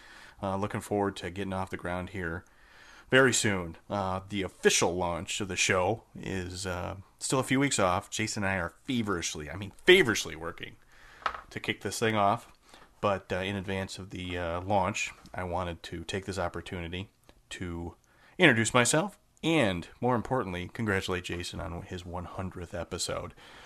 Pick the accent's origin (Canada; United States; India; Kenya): Canada; When I'm from Canada.